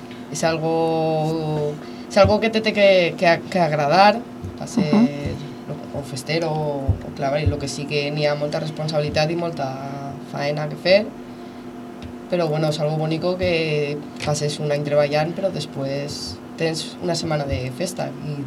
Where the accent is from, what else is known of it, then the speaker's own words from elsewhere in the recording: Borriana, Valencian Community, Spain; jo sóc de Borriana